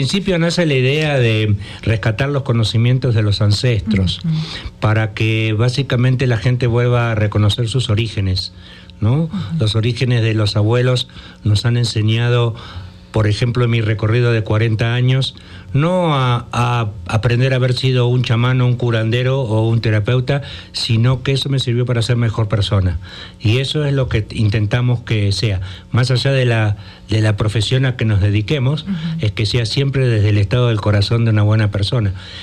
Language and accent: Spanish; Argentina; yo vengo de Argentina, ¿no?